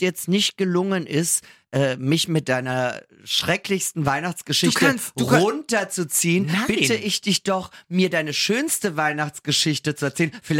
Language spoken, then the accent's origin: German; Austria; ich als Österreicherin